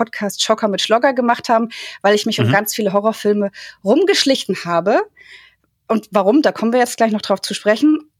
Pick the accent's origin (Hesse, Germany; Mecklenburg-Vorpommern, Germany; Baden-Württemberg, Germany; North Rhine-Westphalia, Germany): Baden-Württemberg, Germany; Freiburg; ich komme aus Freiburg. Da spricht man badisch, alemannisch.